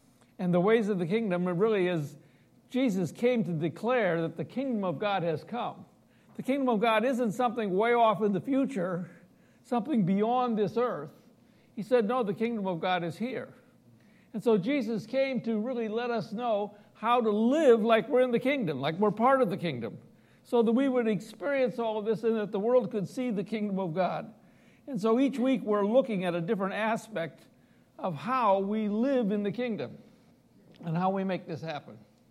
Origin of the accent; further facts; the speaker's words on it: Midwest, United States; accent: Midwestern; They certainly can pick up my Midwestern accent all the time.